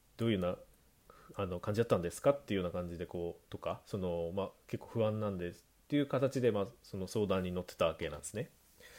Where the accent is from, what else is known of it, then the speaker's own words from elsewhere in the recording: Nerima, Tokyo, Japan; 僕も地元は東京都の練馬区っていうところなんで、まあ、そこからだいぶ遠いんでね、もう飛行機じゃないと行ったりできないんで